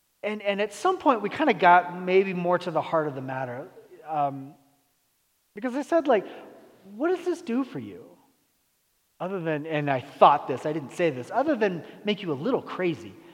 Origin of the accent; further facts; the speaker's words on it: California, United States; I came from California, man. I've been through so many earthquakes, and at no point did Jesus come back.